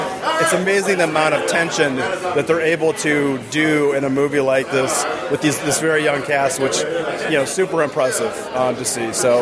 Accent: Chicago, Illinois, United States; I'm from Chicago.

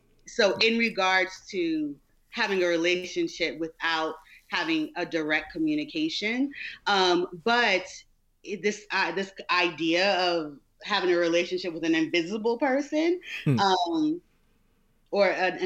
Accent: East Coast, United States; moved away; When I first moved, so I'm from the East Coast, and I first moved down to Georgia in the Bible Belt

